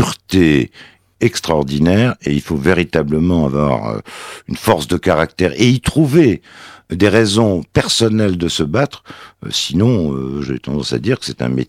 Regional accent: eastern France, France; je suis de l'Est de la France.

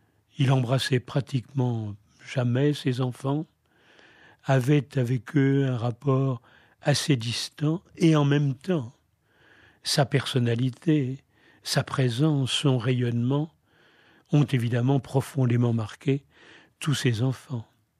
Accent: South-West, France; j'étais moi-même du Sud-Ouest, donc j'étais très attiré

